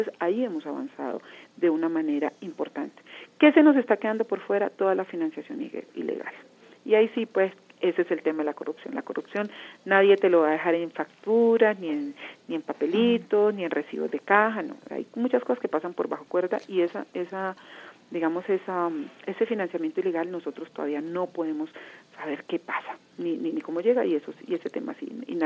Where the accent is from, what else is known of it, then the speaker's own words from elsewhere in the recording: Colombia; debemos tener un gran nivel de dignidad como ciudadanos colombianos